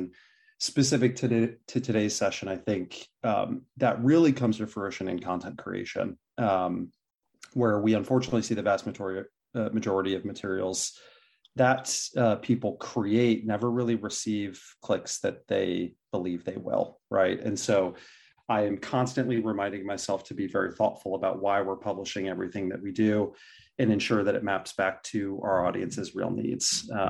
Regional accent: Syracuse, New York, United States; now in Boston, United States; It's in a small market, Syracuse, New York, which is actually where I'm from, my hometown, before I relocated here to Boston.

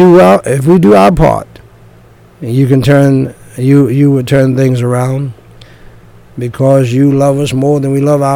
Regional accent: United States; born there; I thank God I was born in America. I am an American.

